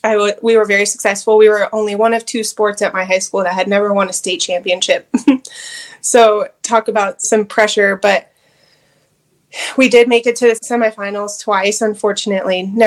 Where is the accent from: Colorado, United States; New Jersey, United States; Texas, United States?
Colorado, United States; Growing up in Colorado, it's like taboo if you're inside. We have great weather all year round.